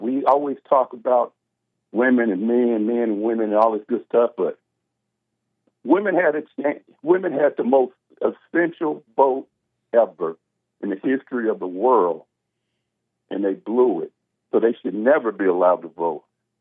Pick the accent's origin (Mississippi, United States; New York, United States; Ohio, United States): Ohio, United States; Dayton; you remember me, I'm from Dayton, Ohio originally